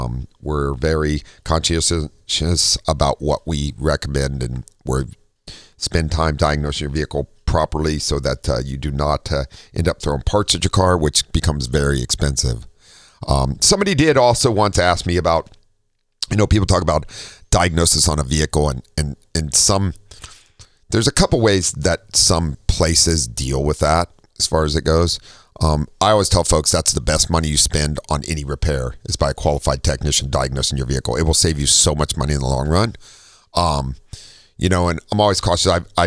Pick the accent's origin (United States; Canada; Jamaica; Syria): United States; Ohio; Anyway, I'm from Ohio.